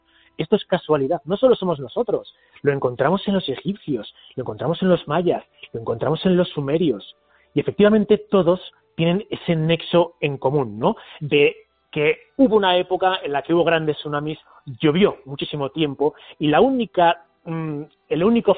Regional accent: Spain; como español

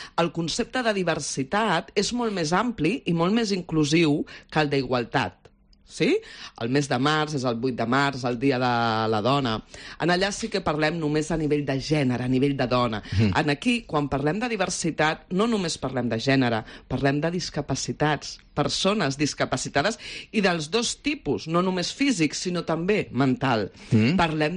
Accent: Catalonia, Spain; Aviam, d'entrada, jo sóc catalana.

